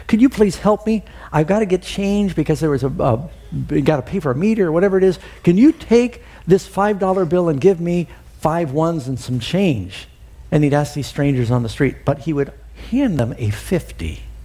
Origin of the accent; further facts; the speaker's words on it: New York City, New York, United States; And I know I grew up in New York City. We had a lot of pigeons.